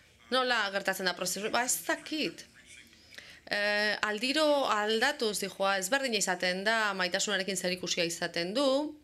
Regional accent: Miami, Florida, United States; Miamikoa naiz

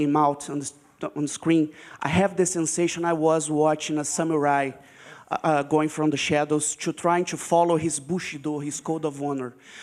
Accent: Rio de Janeiro, Brazil; Brazil, I'm from Rio de Janeiro.

